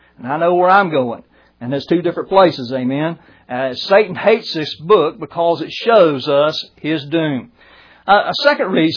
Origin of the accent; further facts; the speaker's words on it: Brunswick, Georgia, United States; I had a pastor I grew up with in Brunswick, Georgia.